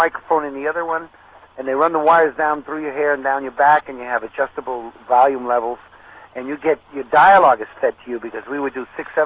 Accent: New York City, New York, United States; I grew up in New York City, Spanish Harlem, and I always worked after school and stuff, so I lost all the Spanish that we talked in the house.

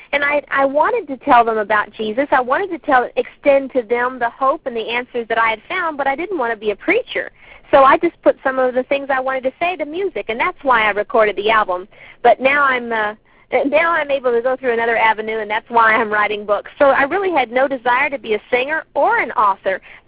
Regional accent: Texas, United States; they knew that I was from Texas.

